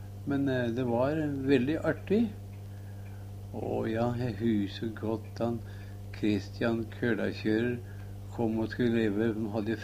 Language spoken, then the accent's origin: Norwegian; Høvik, Akershus, Norway; Jeg er født og oppvokset på Høvik Glassverk.